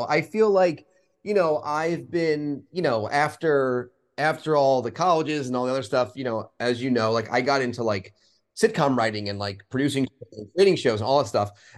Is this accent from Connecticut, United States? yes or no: yes; Stamford, Connecticut, United States; I reference like I'm from Stamford, Connecticut